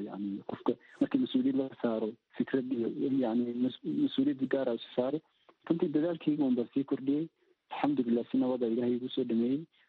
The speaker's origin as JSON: {"language": "Somali", "town": "Dinsoor", "region": "Bay", "country": "Somalia", "tie": "born there", "said": "Waxaan ku dhashay degmada Diinsar ee gobolka Bay"}